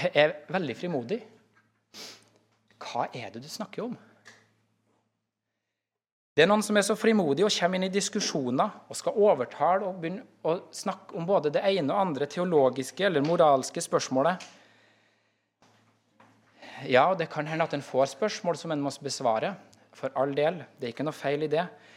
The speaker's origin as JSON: {"language": "Norwegian", "region": "Trøndelag", "country": "Norway", "tie": "born or raised there", "said": "Jeg hadde oldemor hjemme i Trøndelag, vokste opp på slektsgården. Og den gården den lå ganske øde."}